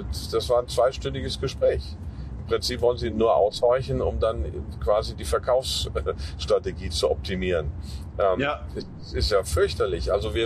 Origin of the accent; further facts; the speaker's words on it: Rhineland-Palatinate, Germany; Also ich komme jetzt langsam in meine Heimatregion, die Eifel.